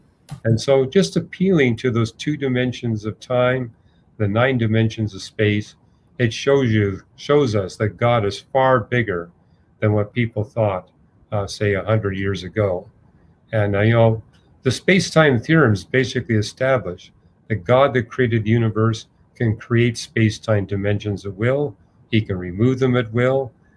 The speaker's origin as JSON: {"language": "English", "country": "Canada", "lives_now": "United States", "said": "I said, well, I'm not German. I'm from Canada, now living in the United States."}